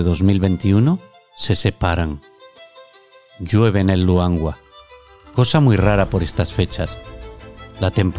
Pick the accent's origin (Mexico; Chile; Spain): Spain; Cantabria; Casi como dos veces Cantabria, mi tierra.